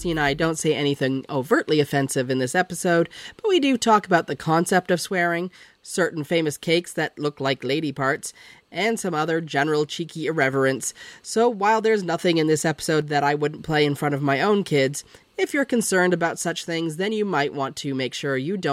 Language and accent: English; Canada; now in United States; because I grew up in Canada, which has quarters, and, you know, obviously lived in the U.S., which has quarters.